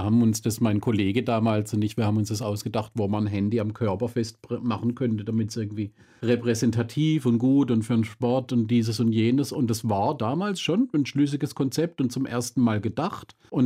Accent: Schuttertal, Baden-Württemberg, Germany; also ich bin im Schwarzwald aufgewachsen, im Schuttertal.

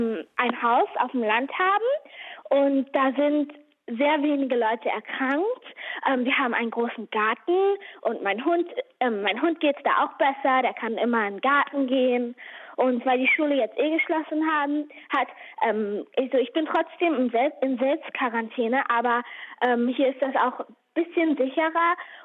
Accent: Shanghai, China; German is a second language; Also ich will zurück nach Shanghai. Weil das ist sozusagen meine Heimat und irgendwie vermisse ich das Chinesisch sprechen und einfach, ich spreche halt öfter Chinesisch. Wenn ich Deutsch spreche, ich glaube, man hört das auch, klingt das ein bisschen unnatürlich. Also ich kann Englisch und Chinesisch irgendwie besser sprechen

